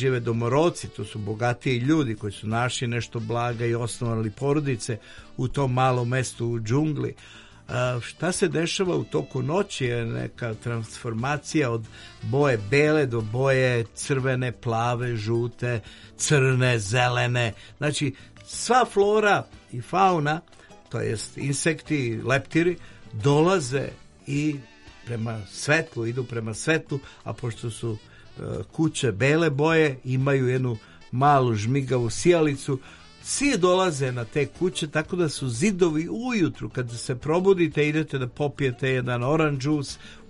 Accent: Belgrade, Serbia; Ja kažem, iz Beograda.

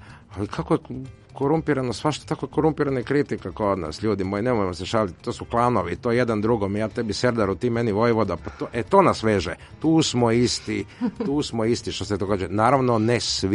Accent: Croatia; now in Serbia; A kod nas u Hrvatskoj vidite kako to suho, to da vam ne kažem.

